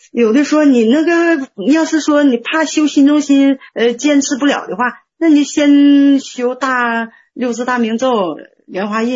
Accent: Heilongjiang, China; now in Yiwu, China; 是黑龙江人，现在在义乌。

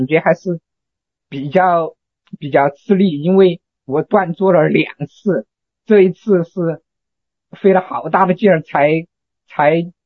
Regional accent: Deyang, Sichuan, China; 我是四川的，是四川德阳的。

